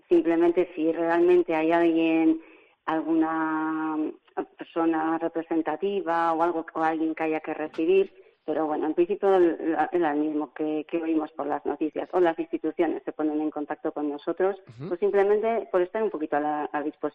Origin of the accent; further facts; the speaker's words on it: Bilbao, Basque Country, Spain; Bueno, soy de Bilbao, entonces claro, ahí está.